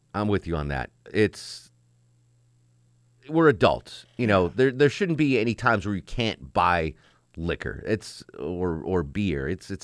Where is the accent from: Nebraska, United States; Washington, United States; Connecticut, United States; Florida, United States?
Connecticut, United States; And that's the way I grew up in Connecticut, same way.